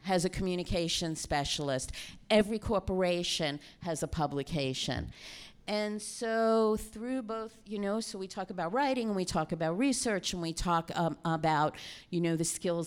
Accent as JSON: {"language": "English", "town": "Brooklyn", "region": "New York", "country": "United States", "said": "I'm a mutt from Brooklyn."}